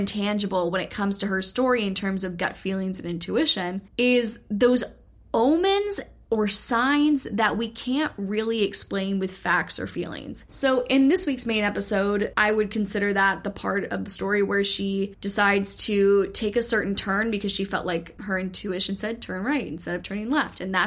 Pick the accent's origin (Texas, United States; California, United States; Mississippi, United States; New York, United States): Texas, United States; Dallas; born there; I was born in Dallas, and I thought, oh, this is a full circle moment. I'm supposed to be going back to Dallas.